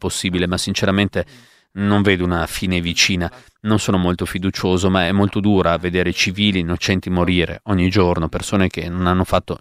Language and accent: Italian; Egypt; now in Italy; Per qualche anno starò qui in Italia, ma tornerò sempre in Egitto perché è il mio paese.